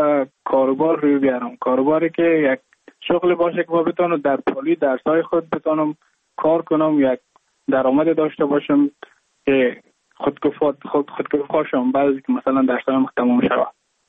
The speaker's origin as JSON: {"language": "Persian", "town": "Mazar-i-Sharif", "region": "Balkh", "country": "Afghanistan", "moved": "as an adult", "lives_now": "India"}